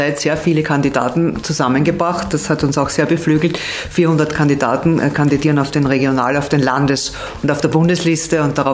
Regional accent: Lower Austria, Austria; Seebahn ist meine engste Heimat, dann kommt Niederösterreich, bin ich Österreicher.

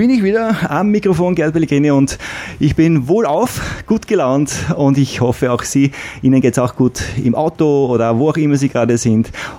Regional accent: St. Pölten, Lower Austria, Austria; Wir sind aus St. Pölten.

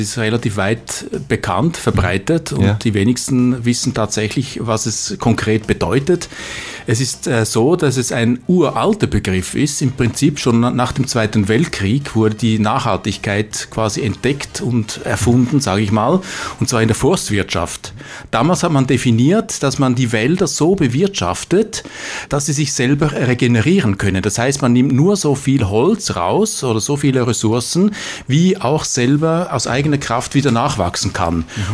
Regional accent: Switzerland; now in Mödling, Austria; Wohlfühltage gibt es in der Schweiz bereits, wo ich ursprünglich mal herkomme, wie man unweigerlich hört an meinem Akzent.

